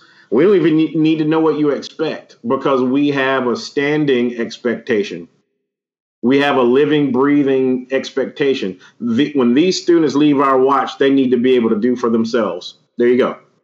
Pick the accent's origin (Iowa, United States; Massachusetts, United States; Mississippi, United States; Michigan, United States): Mississippi, United States; Greenwood; That you were in my hometown.